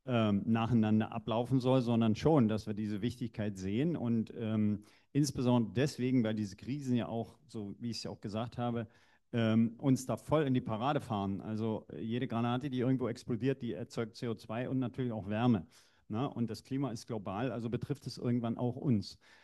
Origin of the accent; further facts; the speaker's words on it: East Germany, Germany; Aber ich bin ja ein Kind der DDR